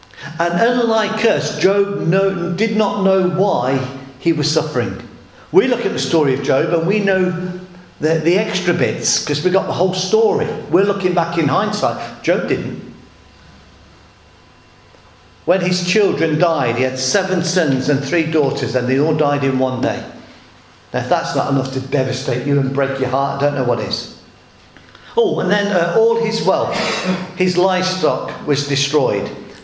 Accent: England, United Kingdom; When I grew up in the Midlands

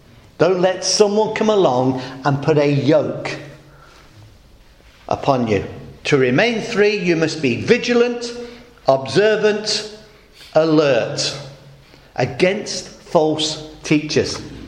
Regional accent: Midlands, United Kingdom; also born or lived in South England; I'm a city boy. I grew up in the Midlands, and when I moved down south, I started to discover more rural elements of life

